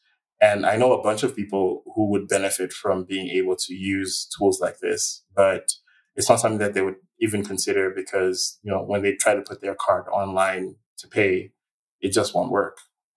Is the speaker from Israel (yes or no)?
no; Malawi; also born or lived in Nairobi, Kenya; now in Johannesburg, South Africa; I'm originally from Malawi, and I've had the privilege of living in a few African countries now, spent quite a bit of time in Nairobi, Kenya, and now I'm in Johannesburg in South Africa.